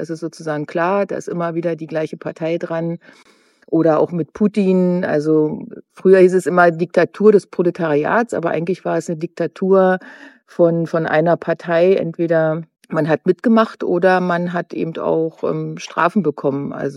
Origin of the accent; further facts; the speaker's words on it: Berlin, Germany; Ich bin 1970 in Ost-Berlin geboren worden, im Friedrichshain, und habe sozusagen bis zur Wende Schule, Kindergarten, Ausbildung, meine erste Arbeitsstelle. Und als die Wende kam, war ich 18.